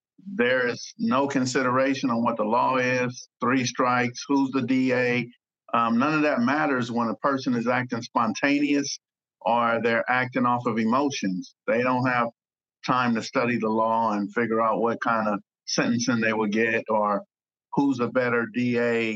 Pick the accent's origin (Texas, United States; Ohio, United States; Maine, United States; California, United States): California, United States; Los Angeles; Yeah, so I mean, that's just growing up in Los Angeles.